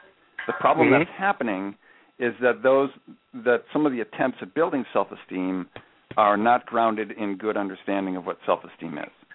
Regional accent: Wisconsin, United States; I was in my earlier days. I was in Wisconsin.

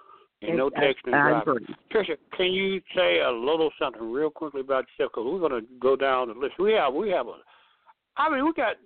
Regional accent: Chicago, Illinois, United States; born there; now in Snellville, United States; You know, I was born in Chicago

